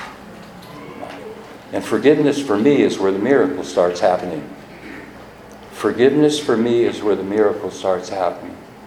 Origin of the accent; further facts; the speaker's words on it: San Francisco, California, United States; I'm from San Francisco, and I wear San Francisco Giants hats.